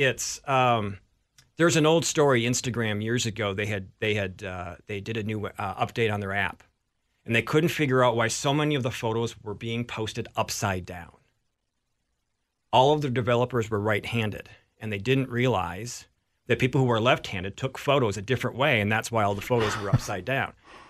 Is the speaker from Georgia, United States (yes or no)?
no; Richfield, Minnesota, United States; I grew up in Richfield. I went to the University of Minnesota. I moved back to my parents' house in Richfield. Then I moved to the North Loop. And now I'm living out in the West Burbs.